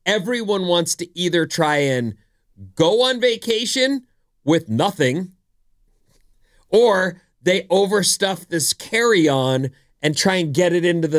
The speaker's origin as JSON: {"language": "English", "region": "Nevada", "country": "United States", "said": "I'm from Nevada, and I'm here to protect you."}